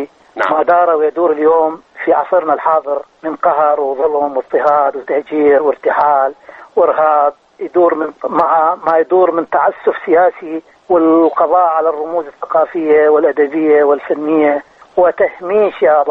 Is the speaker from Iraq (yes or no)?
yes; Amarah, Maysan, Iraq; also born or lived in Baghdad; الحقيقي مواليد 43 لكن بالجنسية إيه؟ مواليد 37. أنا ولو من الجنوب من العمارة